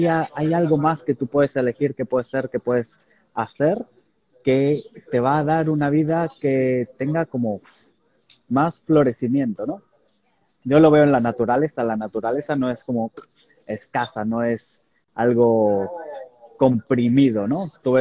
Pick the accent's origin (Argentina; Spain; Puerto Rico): Argentina; born there; Yo nací en Argentina